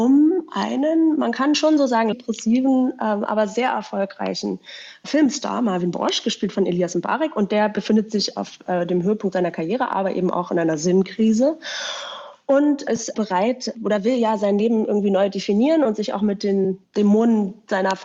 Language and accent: German; Berlin, Germany; ich bin richtige Berlinerin. Ich bin, glaube ich, auch eine von denen, die fast vom Aussterben bedroht sind, nämlich dritte Generation.